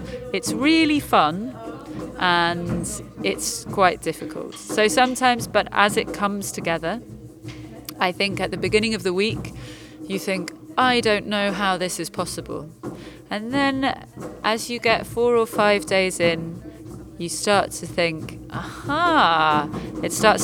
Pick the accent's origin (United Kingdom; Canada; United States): United Kingdom; England; and I'm from England. I live in London